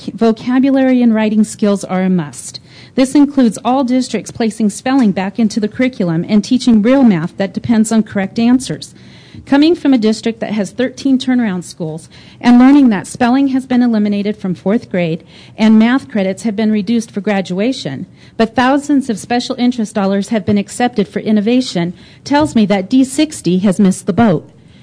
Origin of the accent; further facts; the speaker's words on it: Colorado, United States; from Pueblo County. I am a concerned parent, engaged citizen, and frustrated taxpayer.